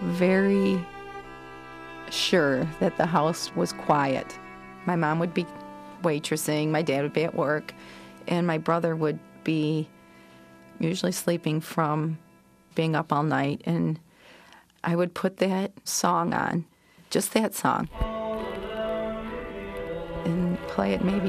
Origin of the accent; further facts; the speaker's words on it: Monroe, Michigan, United States; I'm from Monroe, Michigan.